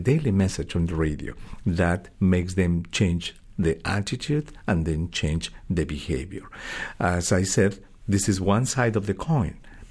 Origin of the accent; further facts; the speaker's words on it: Peru; English is a second language; I used to give chemotherapy to patients in Peru, my home country.